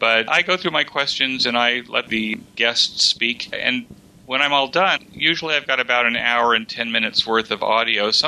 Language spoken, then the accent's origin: English; Los Angeles, California, United States; So when I grew up in Los Angeles, I was listening